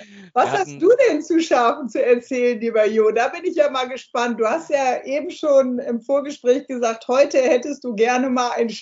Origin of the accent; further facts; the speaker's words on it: Northern Germany, Germany; Ich komme ja aus Norddeutschland